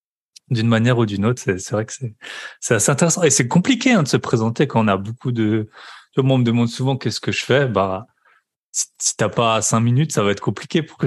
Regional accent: Grand Est, France; Donc moi, je suis alsacien, il y a beaucoup de frontaliers suisses.

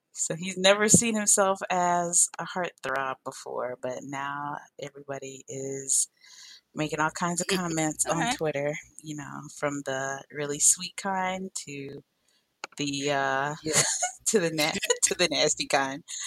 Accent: Florida, United States; And I'm from Florida too, but not from Miami.

